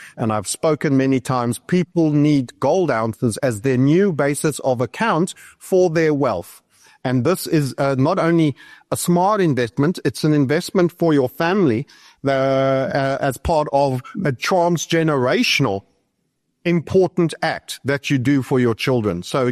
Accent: South Africa; a small contribution from Zimbabwe, the rest from my home country of South Africa.

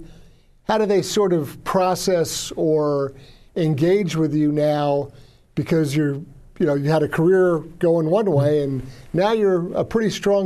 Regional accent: New York, United States; I'm originally a New Yorker

